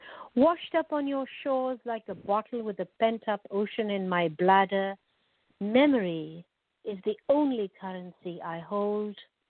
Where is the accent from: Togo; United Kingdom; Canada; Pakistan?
Pakistan; now in United States; as I came as an immigrant, and I am from South Asia, I'm from Pakistan